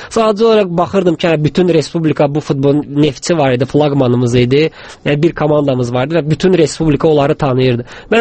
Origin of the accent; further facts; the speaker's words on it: Baku, Azerbaijan; born there; Xeyr, əslim yardımlılandı, cənub zonasındanam. Amma Bakıda doğulmuşam.